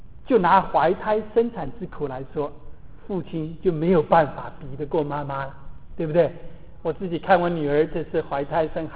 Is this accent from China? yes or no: no; Taiwan; 我们台湾人说是坐船来的